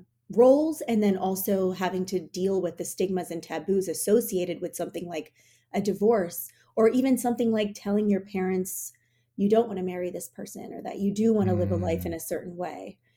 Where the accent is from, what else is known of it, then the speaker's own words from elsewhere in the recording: Maryland, United States; also born or lived in New York; I was born in New York and I grew up in Maryland. So I, had immigrant parents from India, and my mom grew up in the States too.